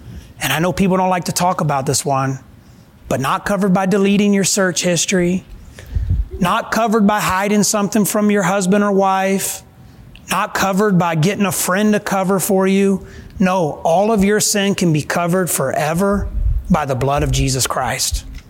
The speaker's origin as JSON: {"language": "English", "region": "Alabama", "country": "United States", "said": "I'm from South Alabama, if I haven't told you before"}